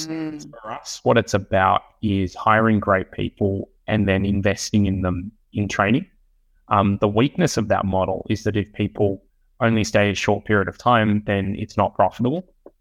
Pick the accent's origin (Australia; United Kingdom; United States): Australia; So it's kind of hard being an Australian to identify what are Australians good at and what are we bad